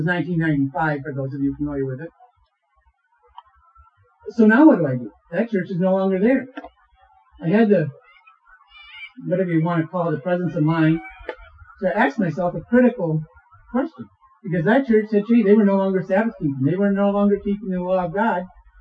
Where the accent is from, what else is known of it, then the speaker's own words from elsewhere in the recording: Midland, Michigan, United States; My home is in Michigan. I grew up in Midland, Michigan, and I went to the Memorial Presbyterian Church just about every Sunday.